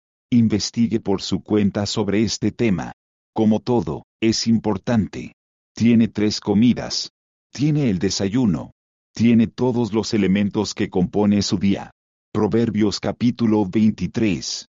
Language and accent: Spanish; Canada; Soy canadiense, así que no me aplica